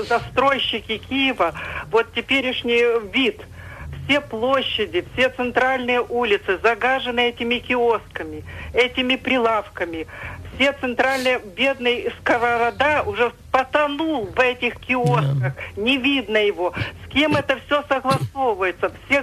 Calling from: Kyiv, Ukraine; Я з Києва вам дзвоню.

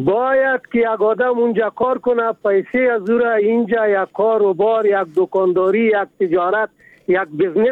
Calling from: Paktia, Afghanistan; also born or lived in Kuwait; خاورین زازای هم دی پکتیا ولایت ما.

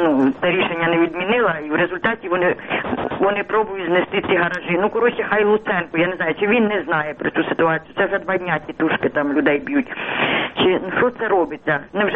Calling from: Kyiv, Ukraine; Я з Києва дзвоню.

